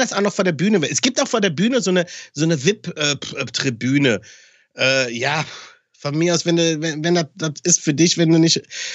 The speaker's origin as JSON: {"language": "German", "town": "Aachen", "region": "North Rhine-Westphalia", "country": "Germany", "said": "In Aachen, ne, ich komme ja aus Aachen"}